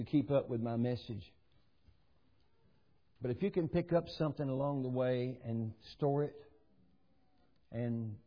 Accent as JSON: {"language": "English", "town": "Valdosta", "region": "Georgia", "country": "United States", "tie": "born or raised there", "said": "And I was raised in Valdosta on Lee Street."}